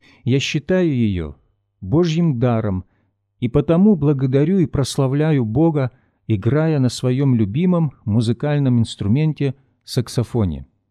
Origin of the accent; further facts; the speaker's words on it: Western Ukraine, Ukraine; born there; Хотя мои родители и родственники верующие уже много поколений, а сам я родился на Западной Украине.